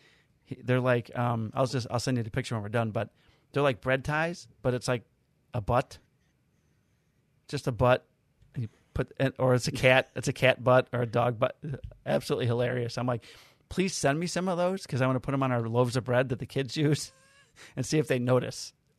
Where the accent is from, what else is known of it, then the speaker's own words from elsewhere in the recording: Chicago, Illinois, United States; And one of them is which I grew up, it was in my hometown, I grew up going to like numerous times a week. And one is called Superdog, which is on the northwest side of Chicago.